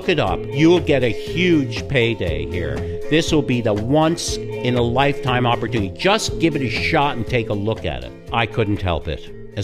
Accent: Newfoundland and Labrador, Canada; this guy who I grew up with in Newfoundland

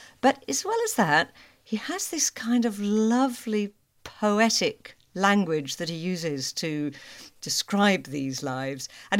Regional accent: England, United Kingdom; accent: English; of course, I'm reading it in my English accent that I'm stuck

